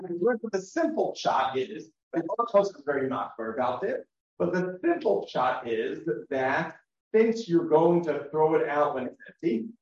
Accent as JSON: {"language": "English", "country": "United States", "tie": "born or raised there", "said": "When I was growing up in America, a couple of you guys didn't know you don't have a soda can on Shabbos."}